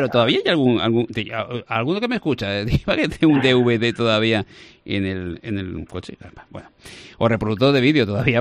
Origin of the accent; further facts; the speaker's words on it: Valencian Community, Spain; Veremos a ver cómo somos los valencianos.